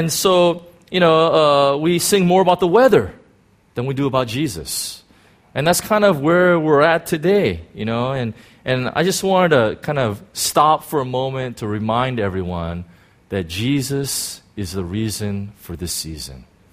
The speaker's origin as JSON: {"language": "English", "country": "United States", "lives_now": "Hong Kong", "said": "I remember when I first came to Hong Kong, and you guys know I'm from the States, and United States is kind of a semi-Christian country."}